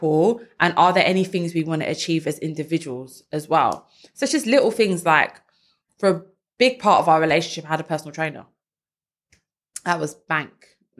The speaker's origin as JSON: {"language": "English", "town": "Crystal Palace", "region": "London", "country": "United Kingdom", "said": "I'm from Crystal Palace, and that area has probably been quite gentrified for many years now."}